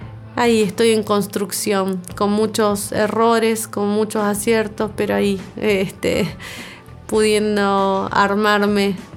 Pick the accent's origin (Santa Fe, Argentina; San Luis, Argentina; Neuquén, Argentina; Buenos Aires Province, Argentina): Neuquén, Argentina; Chos Malal; de Chosmalal, del norte neuquino.